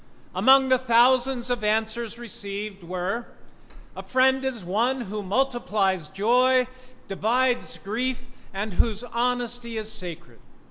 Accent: Reading, Pennsylvania, United States; I come from Reading, Pennsylvania, so I've been to Philadelphia quite often in my early years.

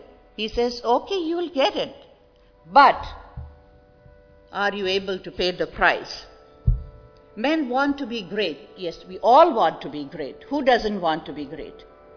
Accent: India; I, as an Indian, I all the time hear the news, because we are two nations, neighbors.

